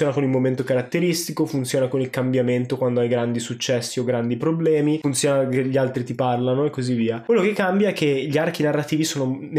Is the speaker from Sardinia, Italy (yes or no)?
yes; Genuri, Sardinia, Italy; La mia casa è a Genuri, in Sardegna. So di non essere davvero nato lì, ma